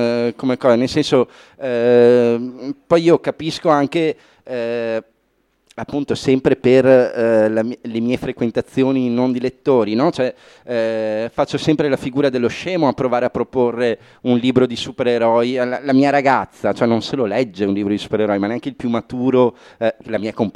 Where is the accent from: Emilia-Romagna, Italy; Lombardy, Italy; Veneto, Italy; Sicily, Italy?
Veneto, Italy; ma sono veneto, quello è un'altra cosa, è nel contratto.